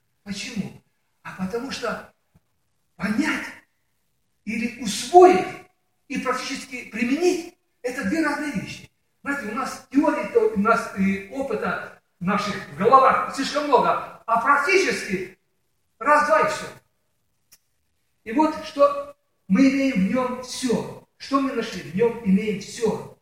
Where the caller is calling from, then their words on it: Ukraine; вот я сейчас говорю с Украины сегодня, вот мы едем за 100 километров